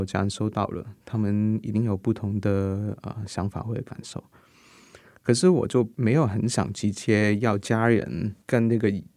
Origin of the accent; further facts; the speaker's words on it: Taiwan; 我在台湾成长，我在台湾出生，他就在我的社区里面